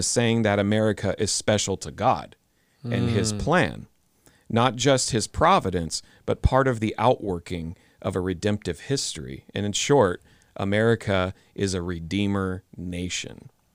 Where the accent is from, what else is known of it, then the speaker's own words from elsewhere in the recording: Mississippi, United States; living and growing up in Mississippi, going to the small country churches that we went